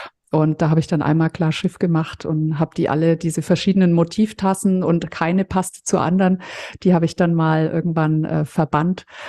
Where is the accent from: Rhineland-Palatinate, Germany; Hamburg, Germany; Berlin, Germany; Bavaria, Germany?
Bavaria, Germany; Fürth; Also ich komme ja aus Mittelfranken, aus Fürth. Das ist die Kleeblattstadt Fürth. Und Fürth, das mit dem Kleeblatt, das ist einfach unser Stadtwappen.